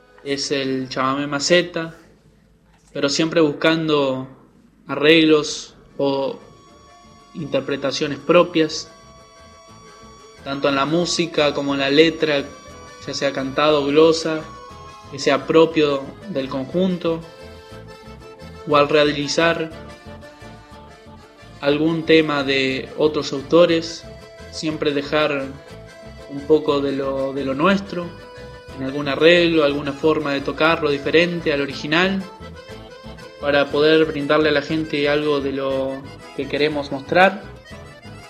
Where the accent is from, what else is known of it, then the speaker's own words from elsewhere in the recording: Herrera, Entre Ríos, Argentina; soy de Herrera, un pueblito pegadito al Palacio San José, en donde comencé mi vida musical